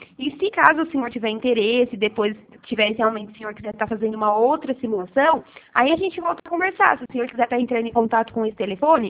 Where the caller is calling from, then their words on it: Araras, São Paulo, Brazil; eu falo da cidade de Araras